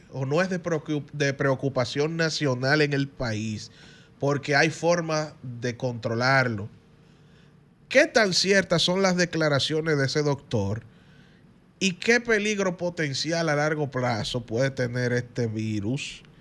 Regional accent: Dominican Republic; Yo hablé como dominicano.

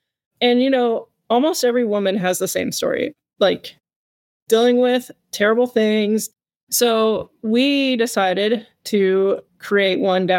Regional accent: United States; me being a veteran as well, you know, I'm American

